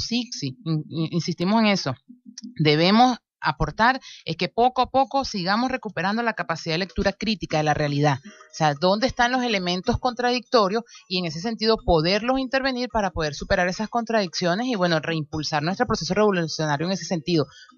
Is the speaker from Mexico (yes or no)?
no; Venezuela; nosotros como pueblo venezolano hemos dado demostraciones increíbles de cómo superar toda una presión ideológica